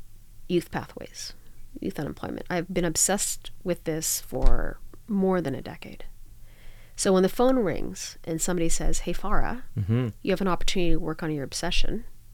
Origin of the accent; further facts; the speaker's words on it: Burlington, Ontario, Canada; So I grew up in Burlington, Ontario. At the time, it was not a diverse community.